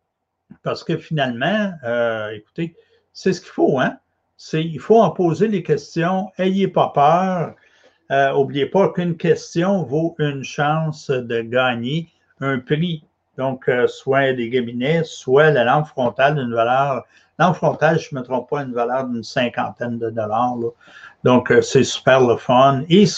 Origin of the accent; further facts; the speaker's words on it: Quebec, Canada; c'est des gens de mon coin de pays, des cantons de l'Est, dans le coin de Sutton, là, dans ces coins-là, Lac-Brome.